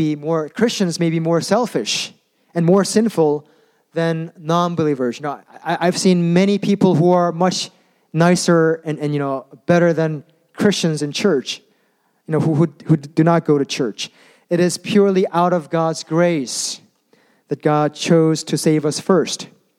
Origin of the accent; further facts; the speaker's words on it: South Korea; When I was growing up in Korea, all the boys in the neighborhood